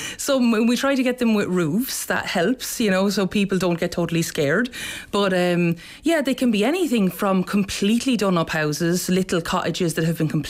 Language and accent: English; Leinster, Ireland; because I'm from North Wexford.